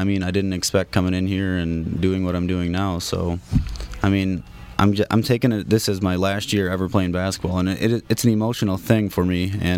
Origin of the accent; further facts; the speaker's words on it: Waupun, Wisconsin, United States; I come from Waupun, Wisconsin, which is about 4.5 hours away from here.